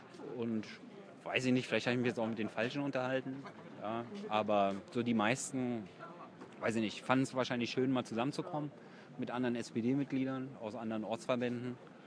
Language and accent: German; Berlin, Germany; Ja, also sehr edgy. Das mag ich als Berliner.